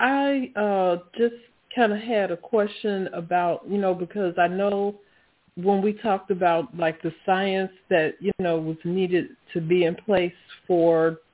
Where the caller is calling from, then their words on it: Laurel, Maryland, United States; I'm calling from Laurel, Maryland.